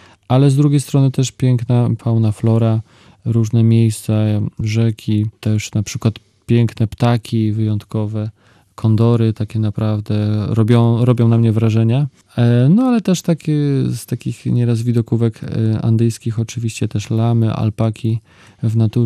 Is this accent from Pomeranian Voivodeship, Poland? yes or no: yes; Wejherowo, Pomeranian Voivodeship, Poland; moved away as an adult; now in Bolivia; Tak, tak, pochodzę z Wejherowa